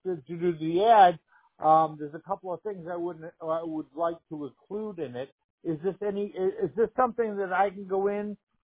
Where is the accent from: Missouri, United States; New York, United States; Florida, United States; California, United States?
New York, United States; I'm from New York. And I like to talk fast, but I can't anymore